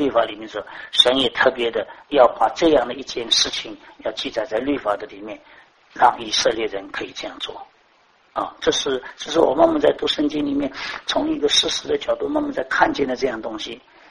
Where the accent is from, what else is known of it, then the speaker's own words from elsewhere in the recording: China; 我们中国人很搞这套东西的，不是这样吗？